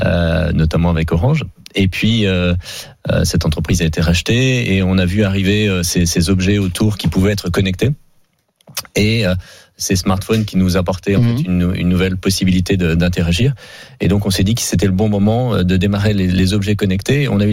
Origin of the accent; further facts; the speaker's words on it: Hauts-de-France, France; born there; je suis picard de naissance, fils d'agriculteur